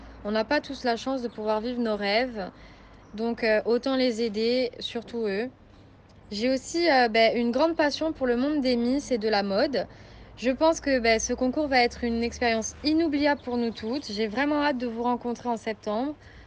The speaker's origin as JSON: {"language": "French", "town": "Bastia", "region": "Corsica", "country": "France", "said": "j'ai 20 ans et je viens de Bastia."}